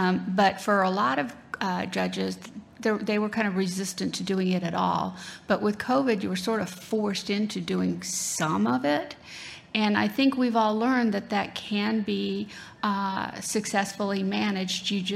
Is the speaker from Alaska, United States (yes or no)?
yes; Alaska, United States; So I grew up in Alaska, and so y'all can imagine that between the size of the state, the lack of roads, and the weather